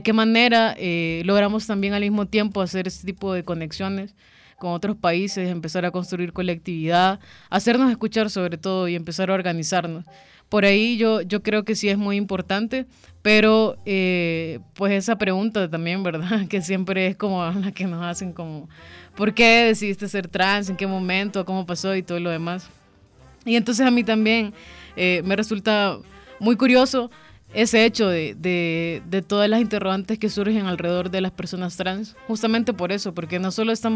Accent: Honduras; vengo de Honduras, de un país donde la violencia hacia personas LGBT es muy fuerte.

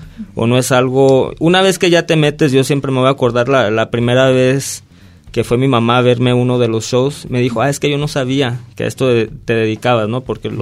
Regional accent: Ocotlán, Mexico; aparte que le tengo mucho cariño aquí a la región y a Ocotlán específicamente, pues es mi pueblo natal.

